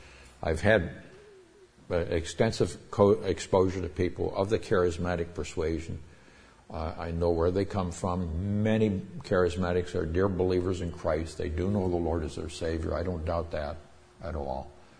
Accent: Nigeria; also born or lived in Northern Nigeria; I grew up in Yoruba country, that's southwestern Nigeria, and then later we were in Hausa country, northern Nigeria.

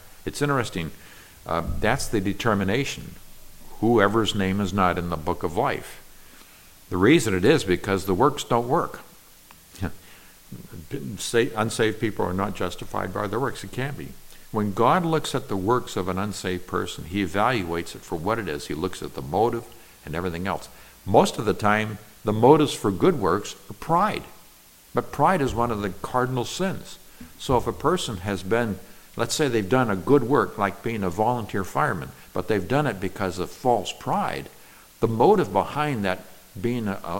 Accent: Nigeria; When I was growing up in Nigeria, in the culture of the tribe that I was with, stealing is not wrong if you can get by with it.

